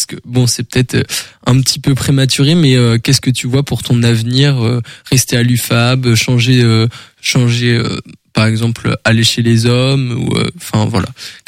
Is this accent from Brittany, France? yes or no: yes; Brittany, France; Je viens des Côtes d'Armor aussi.